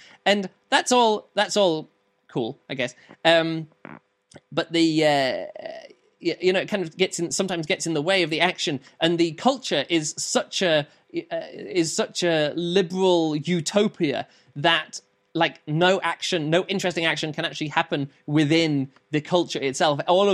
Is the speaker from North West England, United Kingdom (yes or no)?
yes; Lancaster, North West England, United Kingdom; I'm from Lancaster, me, yup